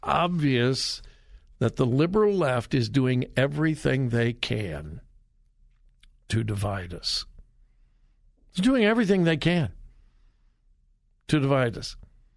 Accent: California, United States; now in Columbus, United States; and I have been in the Columbus area now for over 45 years. Never heard that kind of talk. Hey, I'm from California.

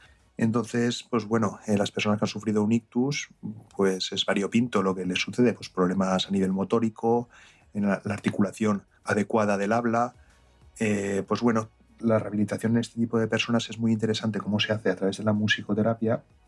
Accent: Valencia, Valencian Community, Spain; yo que soy de Valencia

